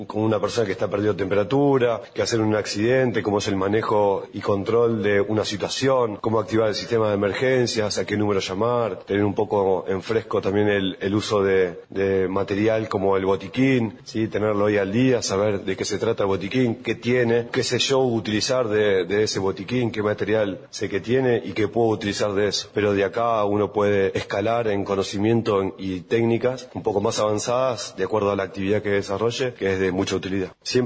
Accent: San Carlos de Bariloche, Río Negro, Argentina; Yo soy de Bariloche, damos muchos cursos ahí en Bariloche

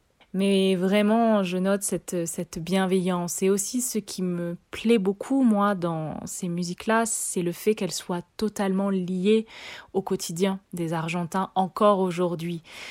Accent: France; Moi, je suis française, née d'un papa qui vient de Madagascar, ma maman vient du nord de la France, je n'ai pas du tout de sang argentin

